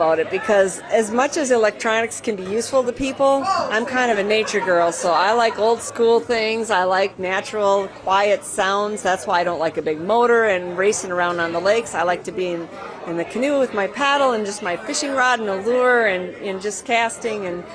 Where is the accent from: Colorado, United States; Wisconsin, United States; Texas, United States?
Wisconsin, United States; You know, it's funny, I grew up in Door County, the land of giant smallmouths.